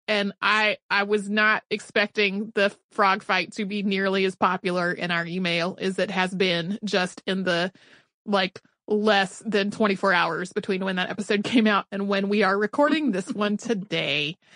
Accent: Willimantic, Connecticut, United States; I grew up in Willimantic, and frogs were everywhere in town.

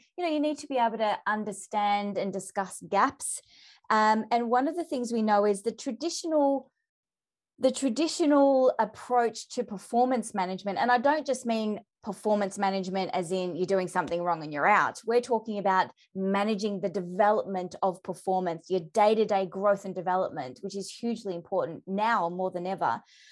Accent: Melbourne, Victoria, Australia; I'm from Melbourne, right? We're all footy mad. I'm not, but we're all here in Melbourne, in Victoria, footy mad apparently.

